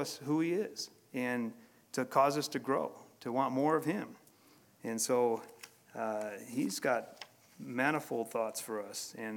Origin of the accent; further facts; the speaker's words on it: Illinois, United States; now in Colorado, United States; when I first came out to Colorado, I'm from Illinois, and I saw the mountains, and they were just so wonderful.